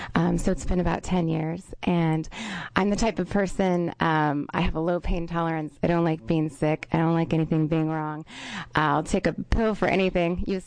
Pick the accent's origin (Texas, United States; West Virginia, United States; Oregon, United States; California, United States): Oregon, United States; Tigard; I'm from Tigard, Oregon.